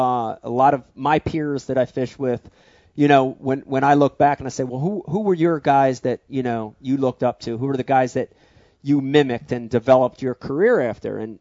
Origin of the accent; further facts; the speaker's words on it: New Jersey, United States; also born or lived in Philadelphia, United States; I growing up in Jersey, in Philadelphia, guys were like, ah, it's luck.